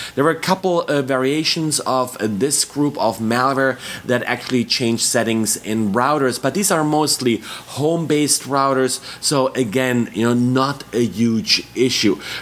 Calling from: Washington, District of Columbia, United States; I'm today recording from Washington, D.C.

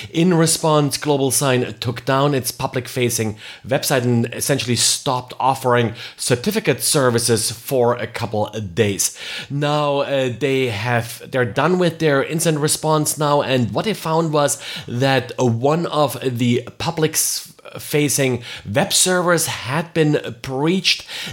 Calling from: Jacksonville, Florida, United States; I am recording today from Jacksonville, Florida.

